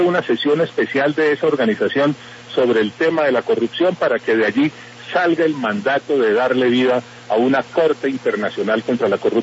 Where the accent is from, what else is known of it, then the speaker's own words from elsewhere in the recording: Colombia; lo que me interesa como colombiano, no solamente como miembro del Centro Democrático, como colombiano, es que haya claridad total.